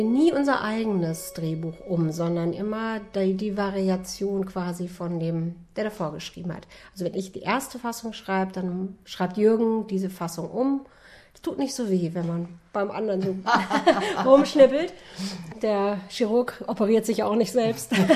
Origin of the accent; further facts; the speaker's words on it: Lower Saxony, Germany; das spielt in meiner Heimat in Ostfriesland, aber auch ein Krimi.